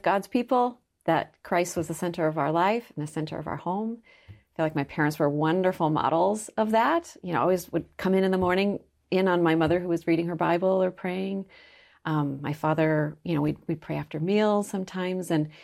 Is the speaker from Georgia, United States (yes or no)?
no; Minnesota, United States; So I'm from Minnesota.